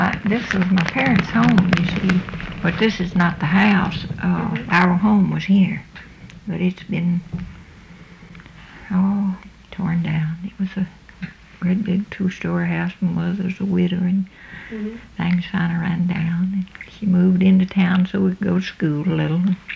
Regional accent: Texas, United States; born there; I was born here in Nacogdoches County.

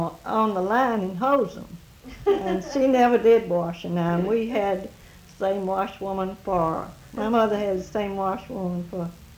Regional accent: Allendale, Louisiana, United States; And then we lived there

